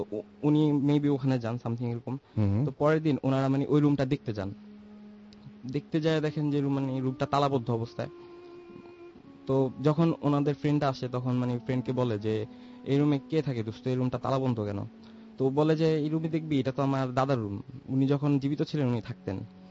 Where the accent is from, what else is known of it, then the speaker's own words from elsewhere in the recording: Dhaka, Dhaka Division, Bangladesh; From Moghbazar.